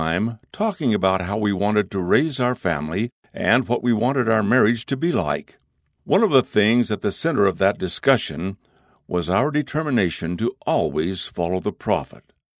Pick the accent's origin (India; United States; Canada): Canada; Shelley and I grew up in Canada, several hundred miles apart